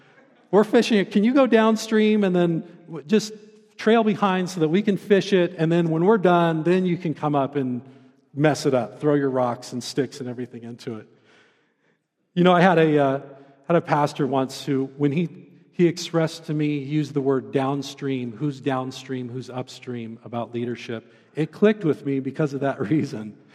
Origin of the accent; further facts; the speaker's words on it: Oregon, United States; now in Grand Junction, United States; Growing up in Central Oregon, it's real similar to living here in Grand Junction.